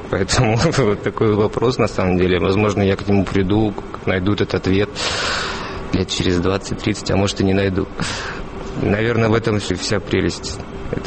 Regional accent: Nizhny Novgorod Oblast, Russia; born there; also born or lived in Ufa; Я родился в Нижегородской области, жил в Уфе, где закончил педагогический университет, художественно-графический факультет.

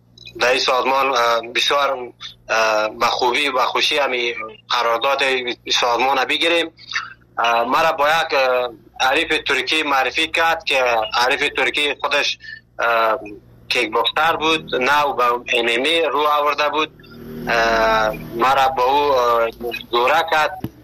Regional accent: Afghanistan; now in Turkey

